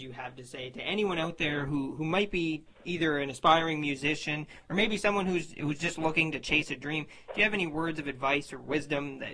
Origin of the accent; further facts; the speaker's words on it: Moncton, New Brunswick, Canada; I come from Moncton, New Brunswick